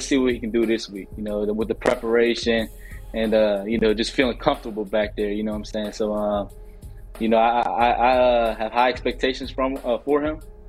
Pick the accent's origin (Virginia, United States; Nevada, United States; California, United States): Virginia, United States; You know, I'm from Virginia with a school in Baltimore, but so I don't really have that Baltimore accent